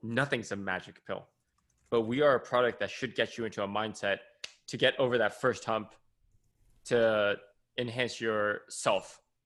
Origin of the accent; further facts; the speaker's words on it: California, United States; And they have nothing to lose, you know, versus I'm some kid from California.